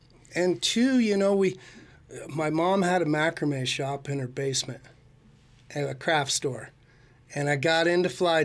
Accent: Idaho Falls, Idaho, United States; You know, I grew up here in southeastern Idaho, way up north in Idaho Falls, and then moved to Pocatello to go to school in 91.

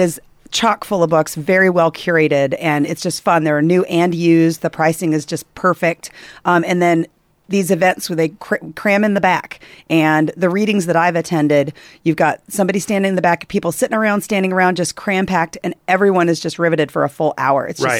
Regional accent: Kansas City, Missouri, United States; I've had that my whole life and I'm from Kansas City.

